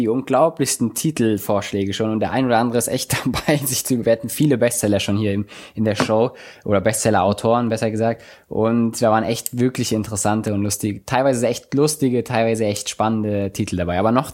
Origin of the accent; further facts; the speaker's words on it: Germany; Nee, ich bin nicht Schwede, ich bin Deutscher.